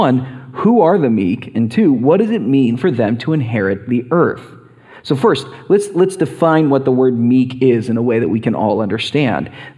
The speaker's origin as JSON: {"language": "English", "country": "United States", "said": "And being an American, that says quite a bit."}